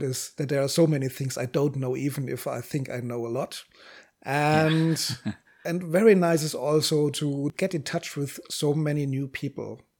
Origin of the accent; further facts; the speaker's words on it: Mannheim, Baden-Württemberg, Germany; Mannheim, my hometown